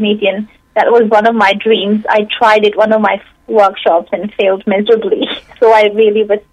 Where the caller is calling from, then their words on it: United Kingdom; I am in the UK.